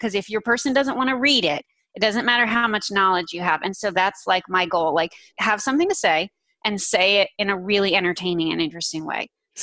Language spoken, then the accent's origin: English; North Carolina, United States; also born or lived in New Jersey; I live in North Carolina. I'm pretty much from North Carolina.